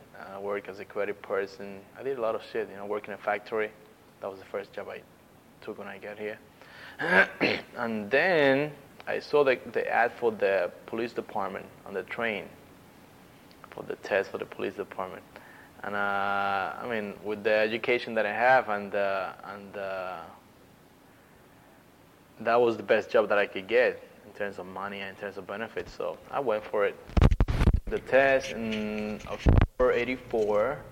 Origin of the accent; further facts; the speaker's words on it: Bayamón, Puerto Rico; also born or lived in Humacao; I was born and raised in Puerto Rico. I was born in the town of Humacao, and I was raised in Bayamón.